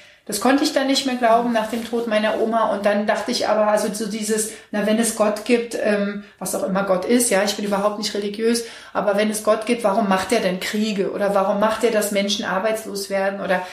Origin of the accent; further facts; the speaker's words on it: Berlin, Germany; Genau, und auch in Berlin aufgewachsen, zwischen Lichtenberg und Pankow.